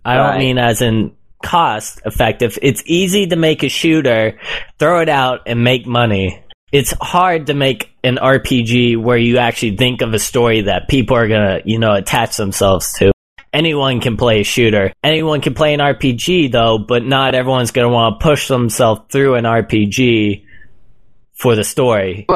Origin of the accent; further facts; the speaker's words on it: United States; As an American, I want the bloodiest, glorious popping caps and knees and most badass thing you ever seen in my video games.